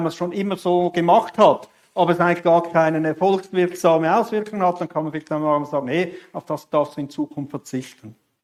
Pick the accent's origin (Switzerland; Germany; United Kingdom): Switzerland; wird einem Italiener gleich schmerzvoll vorkommen wie mir als Schweizer